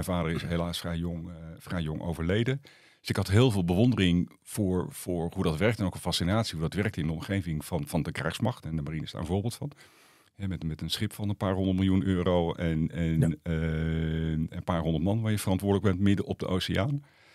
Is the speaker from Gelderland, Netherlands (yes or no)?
no; Den Helder, North Holland, Netherlands; also born or lived in Rotterdam; 58, 58 jaar. Ik ben in Rotterdam geboren, maar ik kom eigenlijk uit Den Helder. Daar heb ik mijn hele jeugd doorgebracht. Mijn vader zat bij de marine.